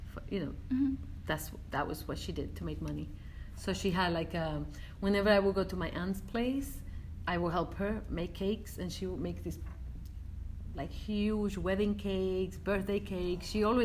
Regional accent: Dominican Republic; In the Dominican Republic.

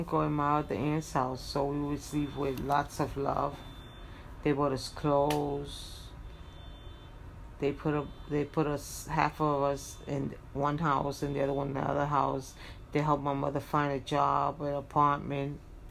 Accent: Puerto Rico; now in New York, United States; No, because we were raised in Puerto Rico.

